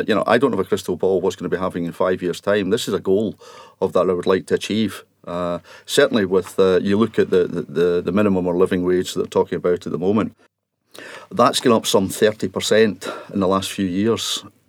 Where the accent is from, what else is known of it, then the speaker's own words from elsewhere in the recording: Alexandria, Scotland, United Kingdom; where I was brought up in Alexandria, just next to Loch Lomond.